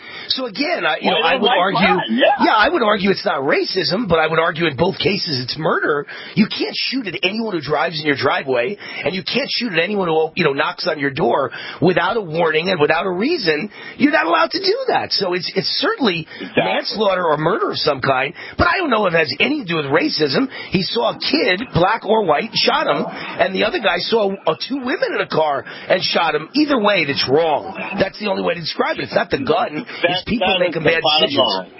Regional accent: Mount Vernon, New York, United States; Remember, I grew up in Mount Vernon, New York, a majority black town, lived in a neighborhood surrounded by an all-black neighborhood

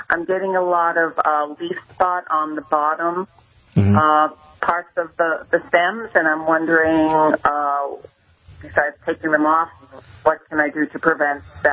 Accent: Lowell, Massachusetts, United States; I was giving a shout-out for the Lowell Folk Festival today down in my hometown of Lowell.

